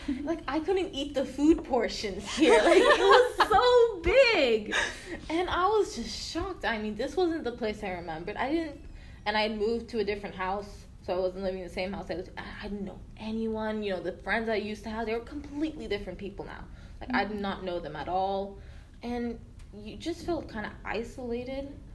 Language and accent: English; United States; I was like, I'm not Turkish, screw that, I'm American, I want to be American.